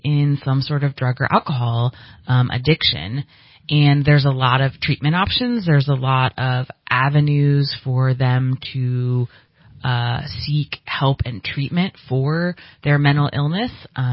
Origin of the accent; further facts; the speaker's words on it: California, United States; I grew up in Shasta County. Well, I moved here when I was four, but grew up here, local kid.